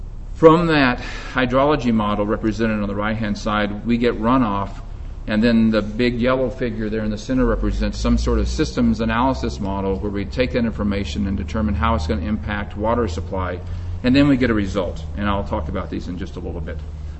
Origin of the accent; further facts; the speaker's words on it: Dallas, Texas, United States; So I'll admit, I was raised in Dallas, Texas, and the summers here are not warm enough for me, personally.